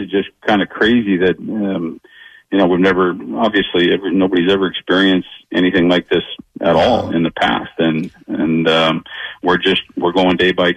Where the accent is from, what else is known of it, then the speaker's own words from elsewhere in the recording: Massachusetts, United States; Like, I'm just a blue collar family and blue collar kid from Massachusetts, and I loved the idea of going to Philadelphia